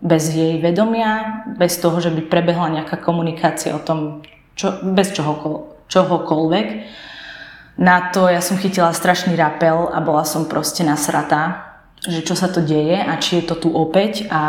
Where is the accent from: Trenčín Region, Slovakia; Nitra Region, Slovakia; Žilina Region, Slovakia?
Nitra Region, Slovakia; Levice; now in Bratislava, Slovakia; moja mama prišla do Bratislavy, pretože my sme z Levíc